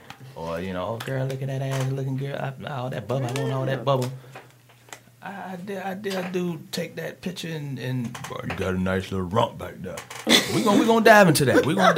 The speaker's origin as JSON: {"language": "English", "region": "Florida", "country": "United States", "said": "Tallahassee's first? No, I'm from South Florida."}